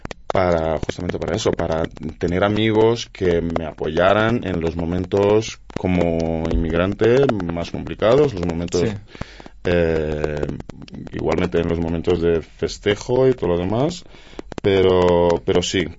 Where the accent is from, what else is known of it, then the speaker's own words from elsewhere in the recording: Brazil; Spanish is a second language; now in Madrid, Spain; justo después de llegar a Madrid. Yo soy brasileño y, uh-huh, después de mudarme